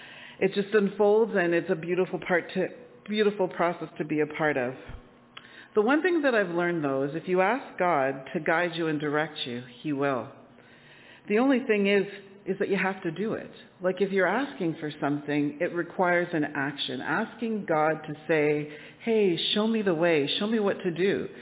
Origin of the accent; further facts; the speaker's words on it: Toronto, Ontario, Canada; I grew up in Toronto and my parents live in the middle of the city. They've lived in the same house since 1972.